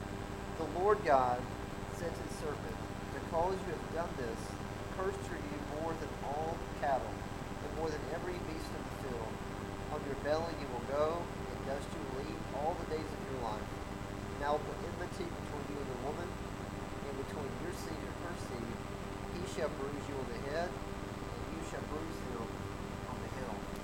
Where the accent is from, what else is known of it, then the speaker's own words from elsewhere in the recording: Greenville, Alabama, United States; But I grew up in Greenville, just south of Montgomery, and when I graduated in Greenville, went to Troy University